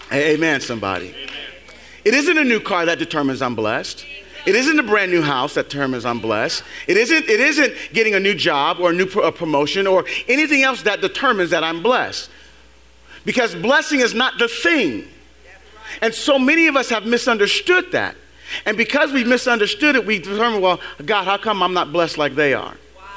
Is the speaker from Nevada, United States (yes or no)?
no; San Francisco, California, United States; That's a street I grew up on in San Francisco.